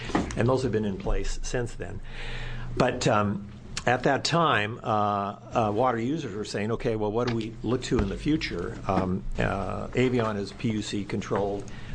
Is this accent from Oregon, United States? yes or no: yes; Bend, Oregon, United States; I'm an attorney from Bend, Oregon.